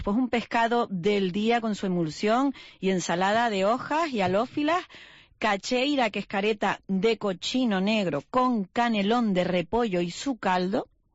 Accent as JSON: {"language": "Spanish", "town": "Los Cristianos", "region": "Canary Islands", "country": "Spain", "tie": "born or raised there", "said": "mi pueblito de los cristianos, que está precioso."}